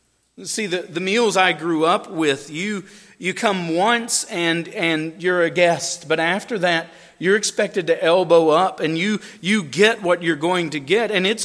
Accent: Marshville, North Carolina, United States; I grew up in Marshville. It's exactly like it sounds. I don't even think they've reached 5,000 people yet.

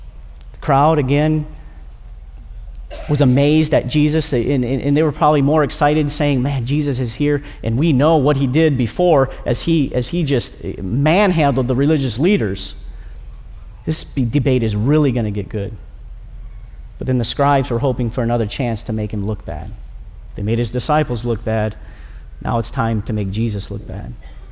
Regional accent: Minnesota, United States; Now, I'm originally from Minnesota. Watch a lot of hockey up in Minnesota. It's the state of hockey.

